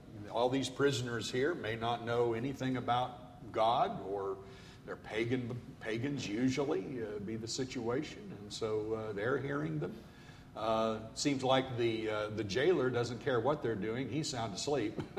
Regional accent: California, United States; As a Californian, I have been in some really doozies, and it will wake you up.

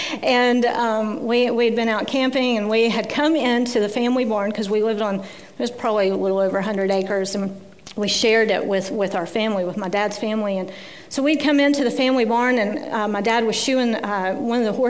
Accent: Tennessee, United States; I grew up in the South. Tennessee is my home state. It is where I grew up, with a mother and a father and in the country and on a farm.

